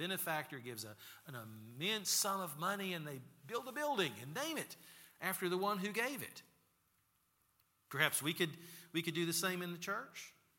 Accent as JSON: {"language": "English", "town": "Bristol", "country": "United States", "tie": "born or raised there", "said": "I grew up in Bristol at a church that was called Reynolds Memorial."}